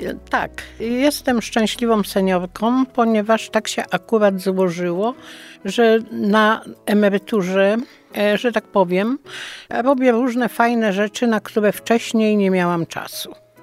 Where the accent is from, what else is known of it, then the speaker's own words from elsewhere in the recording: Skarszew, Greater Poland Voivodeship, Poland; Pochodzę ze Skarszewa. To jest taka niewielka miejscowość pod Kaliszem, a mieszkam w posiadłości jezuickiej, bo działka, na której mieszkam, należała kiedyś do jezuitów.